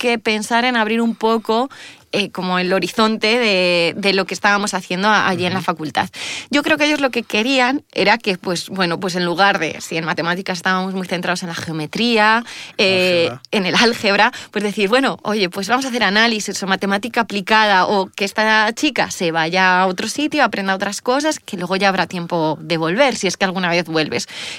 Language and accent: Spanish; Salamanca, Castile and León, Spain; Soy de Salamanca, estudié en la Universidad de Salamanca matemáticas y cuando acabé a mí me pilló la burbuja inmobiliaria. Entonces, es que soy más mayor, aunque no parezca.